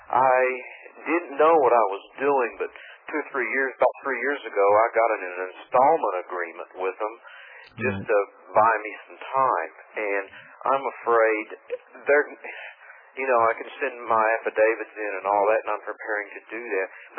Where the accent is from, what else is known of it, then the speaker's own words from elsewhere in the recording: Texas, United States; And I'm from Texas, calling from Texas.